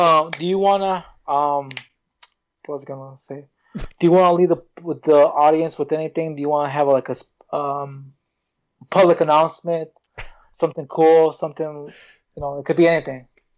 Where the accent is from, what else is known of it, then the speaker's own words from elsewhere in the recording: Bangor, Michigan, United States; Okay, I'm from Bangor, so. BG. Down the road.